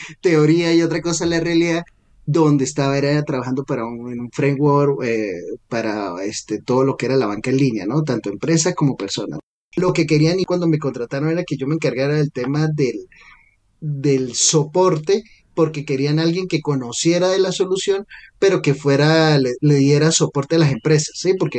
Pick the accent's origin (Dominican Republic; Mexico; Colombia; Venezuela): Venezuela; San Cristóbal, Táchira; pues, salí de San Cristóbal, estaba en Caracas y estaba solo